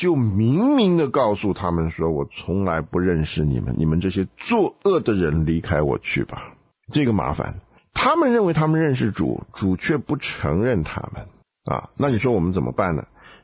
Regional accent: China; 我们从中国来都知道什么叫做假货嘛。

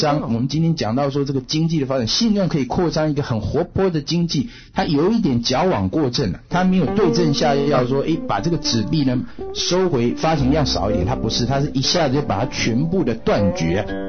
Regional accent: China; now in United States

